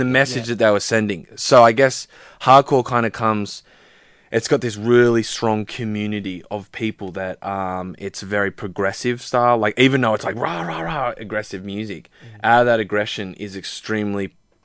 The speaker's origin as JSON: {"language": "English", "town": "Sydney", "region": "New South Wales", "country": "Australia", "said": "like, Western Sydney hardcore kind of bands. So that's something that we are proud of, you know, that we come from the West."}